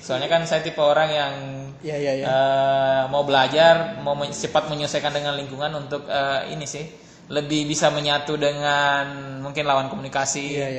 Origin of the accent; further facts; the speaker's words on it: Soppeng, South Sulawesi, Indonesia; Saya ada sebuah kabupaten namanya Kabupaten Sopeng ya.